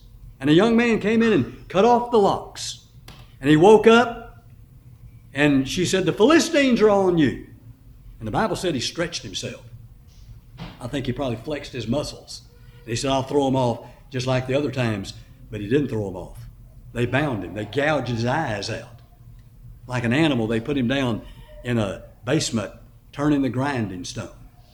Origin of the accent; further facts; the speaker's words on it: Houston, Texas, United States; Now, I grew up in Houston, and we heard about this every summer.